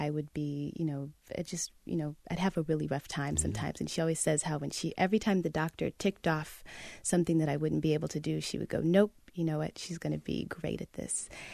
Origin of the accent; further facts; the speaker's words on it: Shaker Heights, Ohio, United States; So I was born in Cleveland, Ohio, and my family lived in Shaker Heights, this little suburb outside of Cleveland.